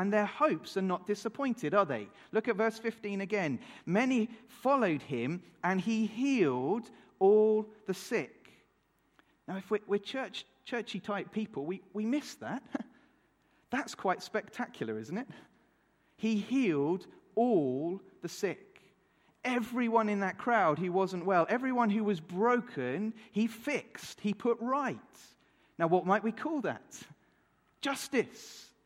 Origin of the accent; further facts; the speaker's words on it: United Kingdom; if you follow the Tour de France as a Brit, all eyes are on Froome.